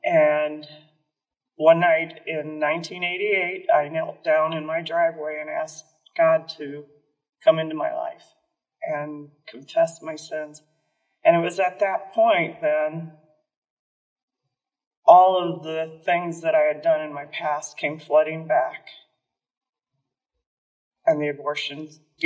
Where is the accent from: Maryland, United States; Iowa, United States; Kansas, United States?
Iowa, United States; I grew up in Iowa on a farm just north of Montour. I was the one of 8 kids.